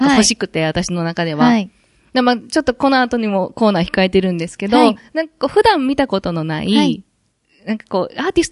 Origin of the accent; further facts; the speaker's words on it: Osaka, Japan; accent: Osaka dialect; 私がその、まあ、言葉が、さっきからちょっと、ちょいちょいこう、大阪弁が出てると思うんですけど、